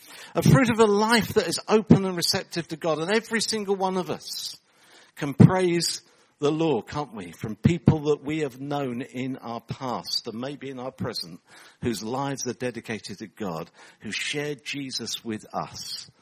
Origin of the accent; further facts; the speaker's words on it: England, United Kingdom; as English people, we're not very good at talking to people